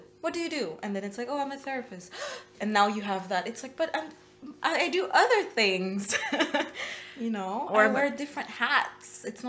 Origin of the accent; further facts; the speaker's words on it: Ottawa, Ontario, Canada; where are you from? I'm from Ottawa.